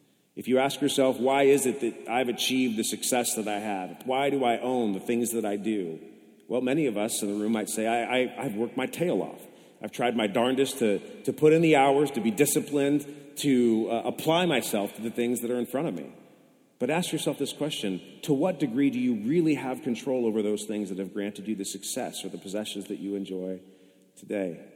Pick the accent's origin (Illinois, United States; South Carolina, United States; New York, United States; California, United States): California, United States; now in Manteca, United States; I grew up in the Bay Area. She grew up here in Manteca.